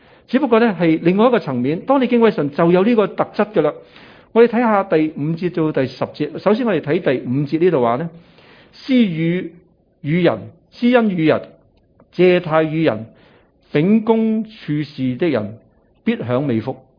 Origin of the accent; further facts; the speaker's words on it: China; 我哋中国人